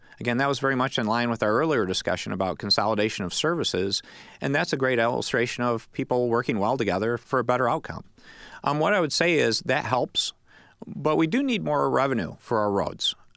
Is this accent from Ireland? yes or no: no; Battle Creek, Michigan, United States; I mean, I'm an old Battle Creek boy. I grew up in Battle Creek Township on North 22nd Street.